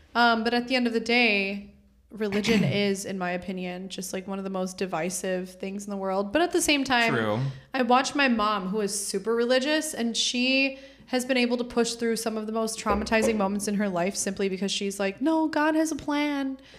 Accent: Detroit, Michigan, United States; born there; No, so I was born in Detroit.

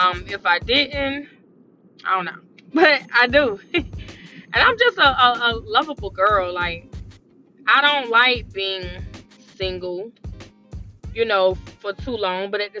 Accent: Atlanta, Georgia, United States; I am, listen, I'm from Atlanta, y'all.

